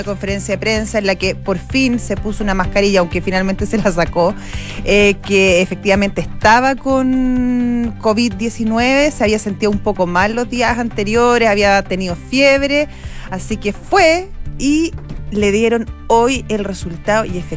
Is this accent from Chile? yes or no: yes; Chile; que somos súper atractivos para venir para invertir a Chile. No somos Argentina, no somos Brasil.